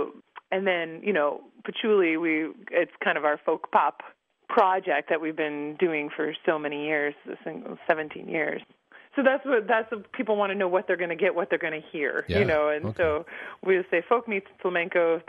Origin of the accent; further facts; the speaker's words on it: Chicago, Illinois, United States; now in Wisconsin, United States; and I grew up in Chicago.